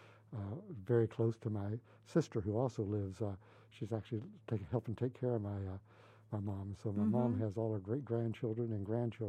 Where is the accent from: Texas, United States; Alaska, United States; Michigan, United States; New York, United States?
Texas, United States; Port Arthur; Well, I grew up in Port Arthur, Texas. That's southeast Texas, just on the Texas-Louisiana border.